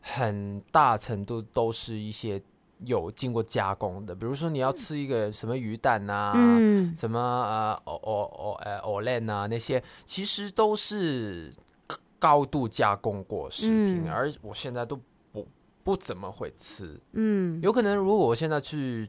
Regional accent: Hong Kong; now in Taiwan; 我们香港人的眼中。一开始是觉得哇好赞哦

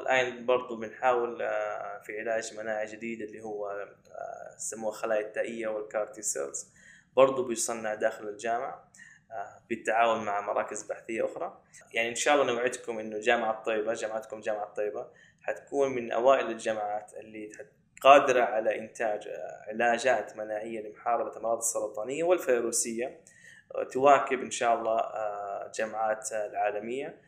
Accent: Saudi Arabia; بس أنا مؤمن جدا إنه يعني لازم كسعوديين قادرين

